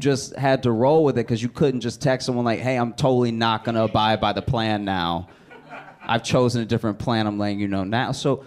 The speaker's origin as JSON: {"language": "English", "town": "Alexandria", "region": "Louisiana", "country": "United States", "tie": "born or raised there", "said": "And I grew up in Alexandria, Louisiana, which if you've never been there, don't know what it is, you're doing fine."}